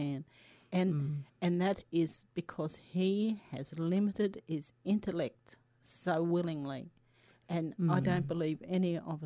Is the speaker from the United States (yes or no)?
no; Australia; Well, especially being Australian